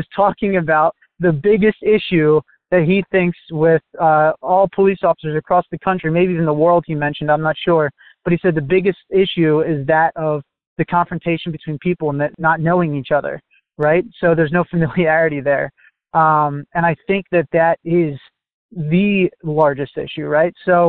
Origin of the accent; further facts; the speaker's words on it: New Jersey, United States; I'm from New Jersey still